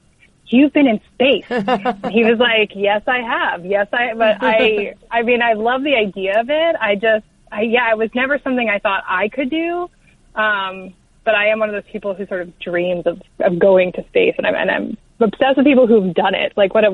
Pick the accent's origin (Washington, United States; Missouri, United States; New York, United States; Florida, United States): Florida, United States; Melbourne; Well, my dad was in the Air Force, so I moved around a lot. But by seventh grade, we ended up in Melbourne, Florida, which is on the East Coast, about halfway down.